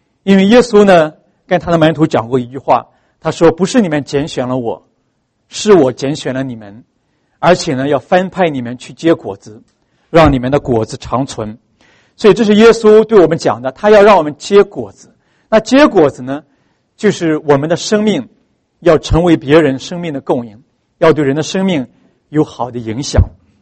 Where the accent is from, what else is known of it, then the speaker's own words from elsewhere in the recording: North China, China; 因为我这个人是我是北方人啊，我喜欢吃面食